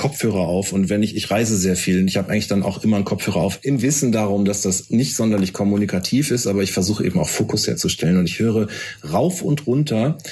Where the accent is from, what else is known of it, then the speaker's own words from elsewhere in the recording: Cologne, North Rhine-Westphalia, Germany; ich bin ja Kölner